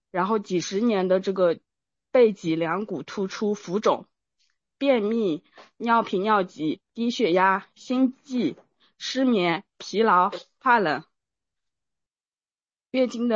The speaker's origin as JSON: {"language": "Chinese", "town": "Ningbo", "region": "Zhejiang", "country": "China", "said": "，我来自浙江宁波"}